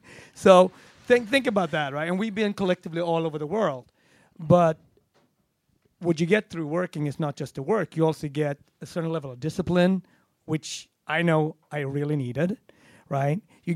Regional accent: Sweden; No, I'm from Sweden. Oh, the cheese there is great. No, I'm from Sweden.

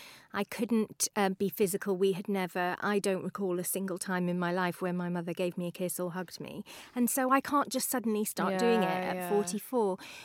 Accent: United Kingdom; Also, we're British and therefore quite shit.

